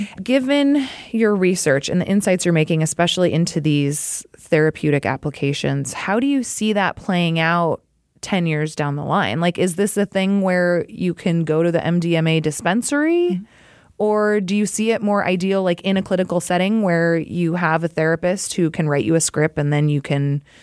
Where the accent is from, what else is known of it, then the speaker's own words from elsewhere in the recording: Alaska, United States; I grew up in Alaska.